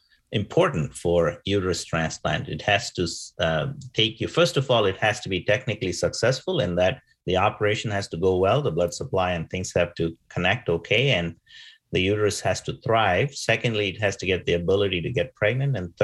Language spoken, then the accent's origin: English; India; moved away as an adult; I grew up in India during my early years and immigrated to the West in the late 80s, right after medical school.